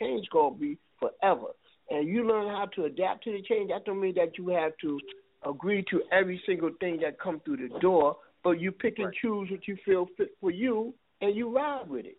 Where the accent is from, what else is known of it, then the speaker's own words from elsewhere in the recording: Antigua & Barbuda; we had a lot of Caribbean music, because I'm from Antigua.